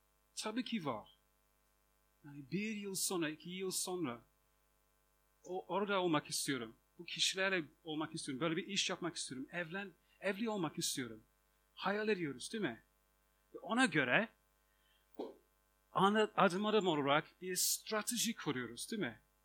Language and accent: Turkish; England, United Kingdom; Turkish is a second language; Birinci soru, biliyorsunuz, nerelisiniz? İngilizim diyorum.